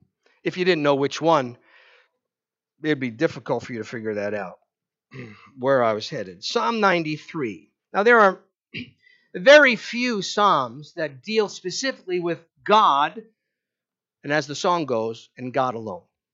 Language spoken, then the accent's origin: English; New York, United States; I grew up on Long Island. You probably know that by my accent.